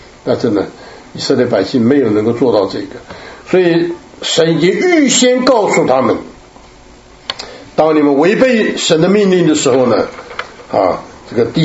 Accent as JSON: {"language": "Chinese", "country": "Taiwan", "said": "因为我们从台湾来，我们就觉得好笑"}